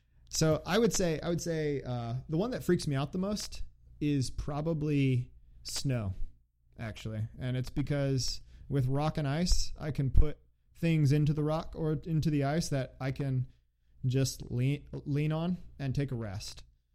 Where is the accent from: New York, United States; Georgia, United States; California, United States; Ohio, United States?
Georgia, United States; also born or lived in Chicago / Texas; I was born in Chicago, yeah. And I spent a lot of my life actually in Georgia and Texas. So I grew up in Georgia and Texas mostly. I mean, I left Chicago when I was like six.